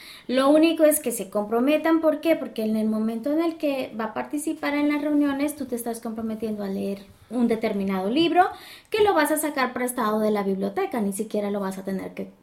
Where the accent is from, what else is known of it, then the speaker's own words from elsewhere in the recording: Mexico; los que somos de México que traemos la credencial de lector